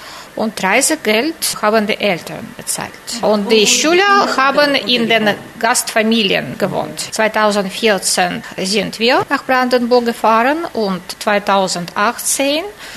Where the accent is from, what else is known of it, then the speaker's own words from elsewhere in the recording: Magnitogorsk, Chelyabinsk Oblast, Russia; German is a second language; Ich komme aus Magnitogorsk im Südural.